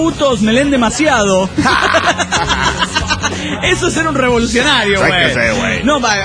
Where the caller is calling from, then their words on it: Bucaramanga, Santander, Colombia; de Bucaramanga, Colombia.